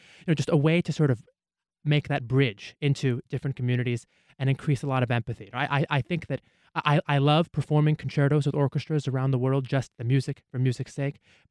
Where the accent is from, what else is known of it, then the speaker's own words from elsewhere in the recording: United States; You know, I'm an American. I'm an all-American boy, but I've got, Mexican, German, Ukrainian, Jewish, Welsh.